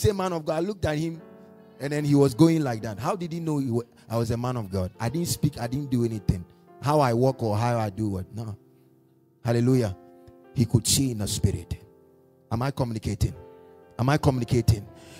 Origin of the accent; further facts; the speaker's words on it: Takoradi, Western Region, Ghana; You and I, we are from Takoradi. So we know some of these things.